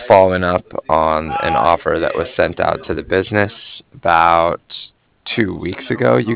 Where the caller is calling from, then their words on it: Cardiff, Wales, United Kingdom; And I was calling from Cardiff.